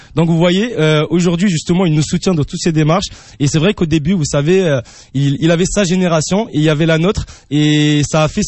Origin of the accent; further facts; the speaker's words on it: Paris, Île-de-France, France; born there; Personnellement, moi, je suis né à Paris